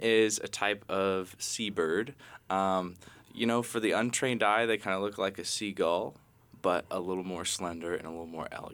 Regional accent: Juneau, Alaska, United States; I'm from here. I was born and raised here in Juneau.

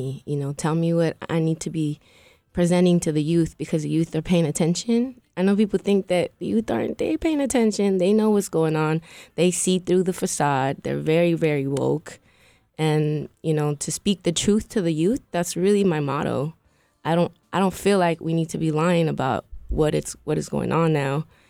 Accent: Mexico; I was raised in the Mexico part of my life. I've always been really connected to nature and trees. I grew up around a lot of that.

